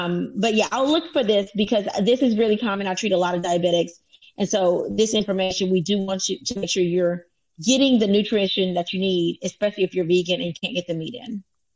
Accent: Louisiana, United States; also born or lived in Texas / Indiana; now in Georgia, United States; But I am originally from Louisiana. I practiced in Texas, now Georgia, and before Texas, I was in Indiana. But I am a Louisiana girl at heart.

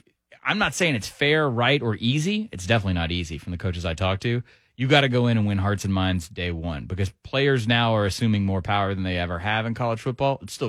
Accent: Georgia, United States; Well, look, I'm from Georgia. We're cursed.

